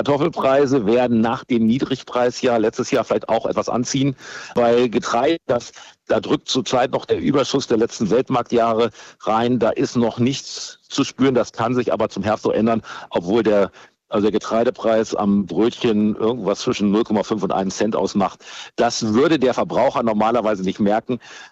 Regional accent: Lower Saxony, Germany; Also ich komme aus Ostniedersachsen.

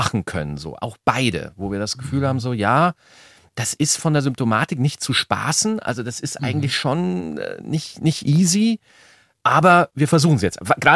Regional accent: Switzerland; ich komme aus der Schweiz.

